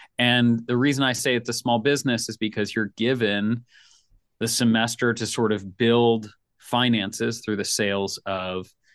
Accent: Nashville, Tennessee, United States; Aaron is from Jersey and I'm from Nashville. And so my propensity to say hi and make eye contact makes me a real threat on the East Coast

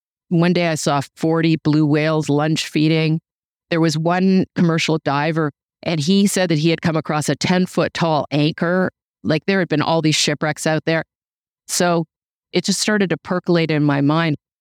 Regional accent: Toronto, Ontario, Canada; I grew up outside of Toronto, and we had a summer cottage an hour and a half north of the city.

